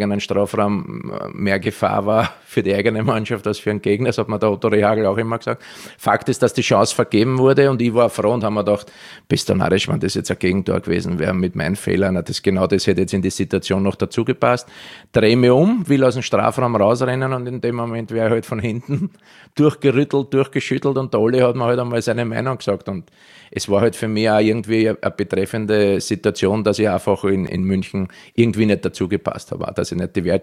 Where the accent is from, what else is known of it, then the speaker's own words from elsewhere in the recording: Vienna, Austria; accent: Viennese; Fein hochdeutsch ausgedrückt. Also ich habe im Wiener Dialekt was anderes gesagt.